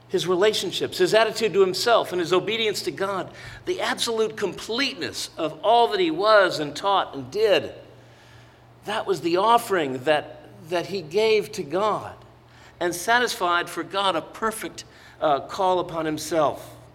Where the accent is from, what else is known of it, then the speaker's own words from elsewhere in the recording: Toledo, Ohio, United States; I grew up in Toledo, Ohio, actually, and I'd always wanted to get to know the Great Lakes better than I did.